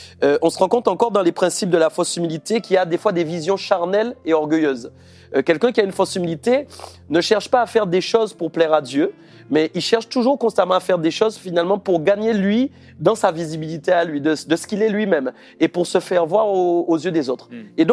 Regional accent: Guadeloupe; Moi, je viens de l'île de la Guadeloupe. Voilà. Donc, on est sur une île

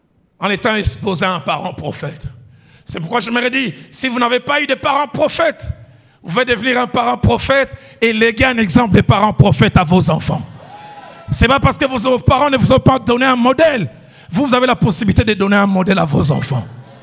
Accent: Kinshasa, DR Congo; comme les femmes chez nous à Kinshasa.

